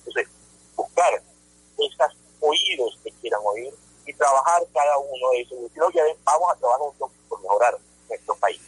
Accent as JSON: {"language": "Spanish", "country": "Venezuela", "said": "Eso es lo que es una empresa y es lo que exigimos como venezolanos, que nuestra empresa PDVSA sea una empresa responsable."}